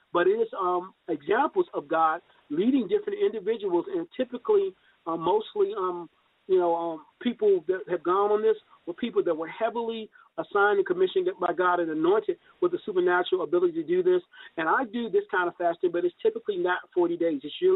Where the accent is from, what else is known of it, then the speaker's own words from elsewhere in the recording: the South, United States; Because for me, being raised a Southerner, food was a way that I said I love you.